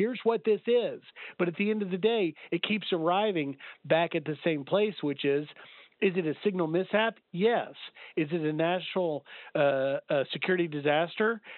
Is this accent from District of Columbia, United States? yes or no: no; Memphis, Tennessee, United States; Look, I grew up in the South. I grew up in Memphis, Tennessee